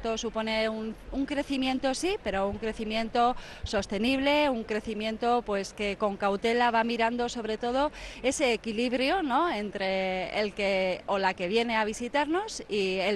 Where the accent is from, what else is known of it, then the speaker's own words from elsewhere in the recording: Bilbao, Basque Country, Spain; Yo creo que como bilbaína, pues, esto es una bilbainada